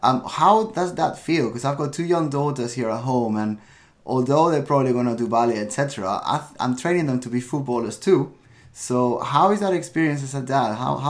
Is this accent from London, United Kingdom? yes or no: yes; London, United Kingdom; Eugenia Caroli is joining us once again from Barcelona, and I'm from London